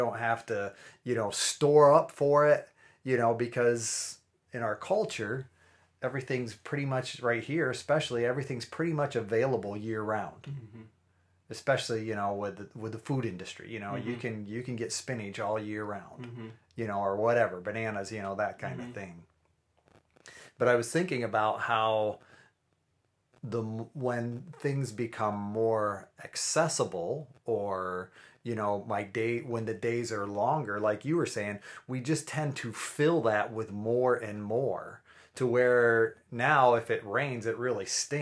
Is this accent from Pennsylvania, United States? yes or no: yes; Pennsylvania, United States; now in North Carolina, United States; I miss some of the seasons, you know, that we had, that I had growing up in Pennsylvania with the snow, the leaves, you know.